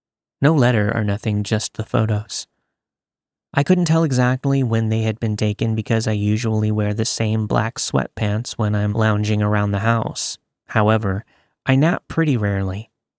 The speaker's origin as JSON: {"language": "English", "region": "Texas", "country": "United States", "tie": "born or raised there", "moved": "as an adult", "lives_now": "New York, United States", "said": "I was born and raised in Texas, but I moved to New York when I was 21."}